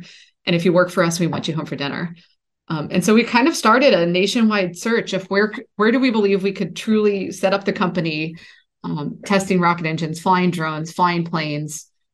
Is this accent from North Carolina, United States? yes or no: no; Dallas, Texas, United States; And I'll be honest, I grew up in Dallas.